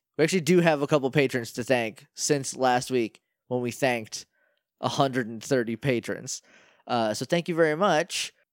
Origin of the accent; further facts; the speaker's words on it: Calgary, Alberta, Canada; I'm from Calgary, Alberta, Canada.